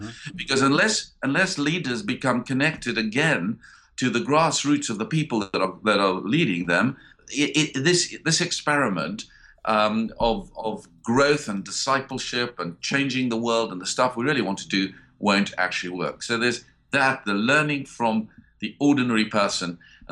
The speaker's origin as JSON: {"language": "English", "country": "South Africa", "tie": "born there", "said": "So I was born in South Africa. I went to university there, read law and philosophy there."}